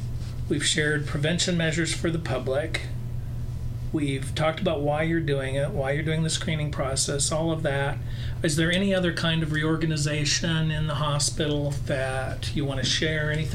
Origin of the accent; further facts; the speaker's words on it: Sully, Iowa, United States; Okay, but I'm from Sully. It'd be more convenient for me to go to Pella, in Pella.